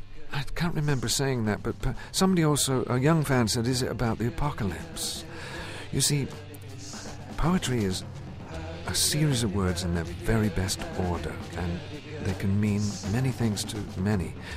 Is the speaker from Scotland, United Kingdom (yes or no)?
yes; Glasgow, Scotland, United Kingdom; I was born in Glasgow, where it was a hard, tough granite city